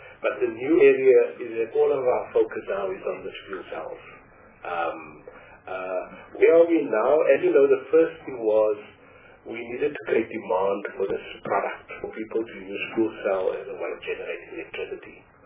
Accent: Gauteng, South Africa; I'm from Gauteng.

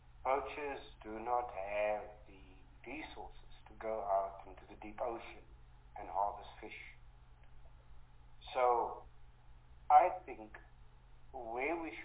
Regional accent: Western Cape, South Africa; Now, fortunately for me, I grew up in the Western Cape. I know all the small fishing towns

